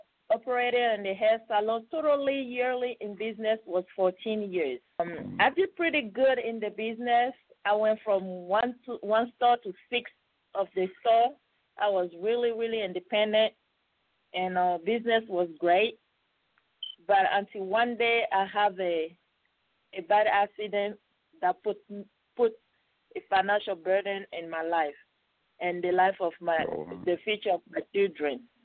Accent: Côte d’Ivoire; moved away as an adult; now in United States; I'm from Ivory Coast. And I came here at a younger age, at the age of 20. And I've been in this country for almost, 18 years now.

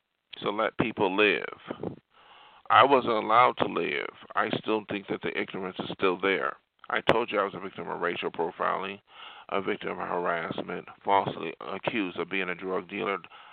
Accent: New York, United States; I come from New York State. Yes, I think a lot of people there, to a degree, are progressive.

